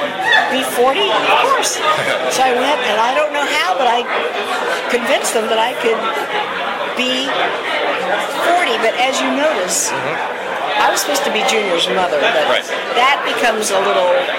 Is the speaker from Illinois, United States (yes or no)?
no; Charleston, West Virginia, United States; I was from Charleston, which is right next door.